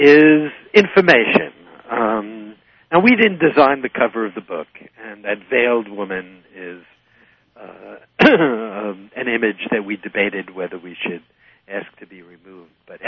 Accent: New York, United States; I speak as a New Yorker, few miles north of the Ground Zero

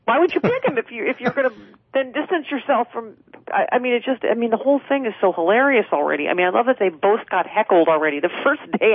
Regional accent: Buffalo, New York, United States; but that's my home state. I mean, that's my home right near where I grew up in Buffalo.

